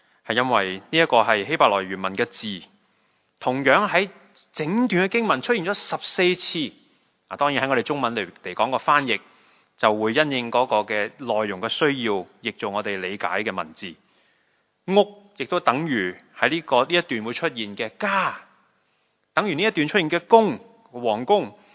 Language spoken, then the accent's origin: Chinese; Hong Kong; 对我们香港人来说